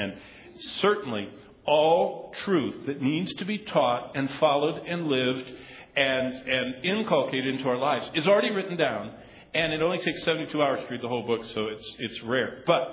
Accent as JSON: {"language": "English", "town": "Lansing", "region": "Michigan", "country": "United States", "tie": "born or raised there"}